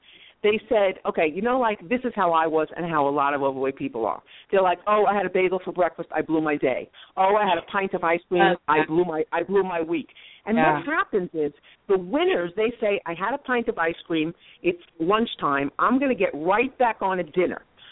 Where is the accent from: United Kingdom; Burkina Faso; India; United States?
United States; New York; Oh, I am. I will never change my accent.